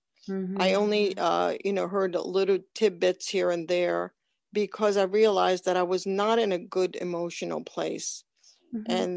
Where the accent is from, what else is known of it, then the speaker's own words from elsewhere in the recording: New Jersey, United States; yes, this is me. Hi. I'm from New Jersey.